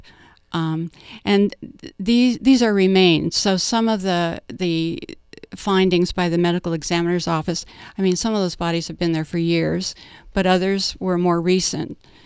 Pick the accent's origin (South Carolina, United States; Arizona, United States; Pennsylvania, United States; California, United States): Arizona, United States; Tucson; I grew up in Tucson.